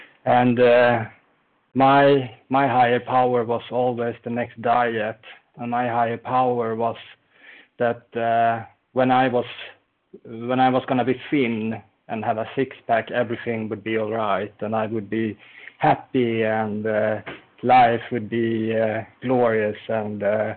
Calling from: Sweden; I'm calling from Sweden.

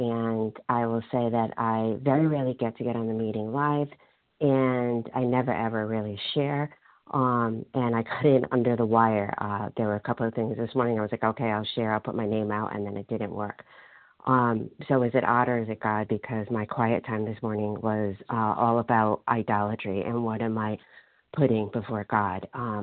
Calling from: Rhode Island, United States; I am calling from Rhode Island.

